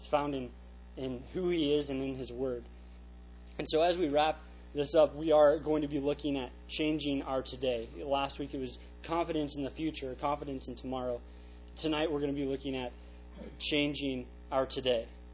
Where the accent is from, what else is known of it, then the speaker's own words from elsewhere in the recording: Cedar Rapids, Iowa, United States; Growing up in Cedar Rapids, we weren't really that far away from Chicago.